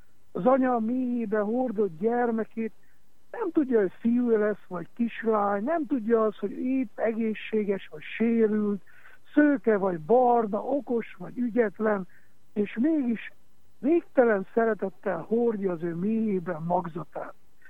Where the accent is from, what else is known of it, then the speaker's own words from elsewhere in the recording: Miercurea Ciuc, Harghita, Romania; Én Csíkszeredai vagyok